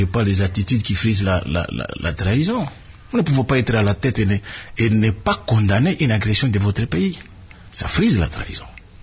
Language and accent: French; DR Congo; en tant que Congolais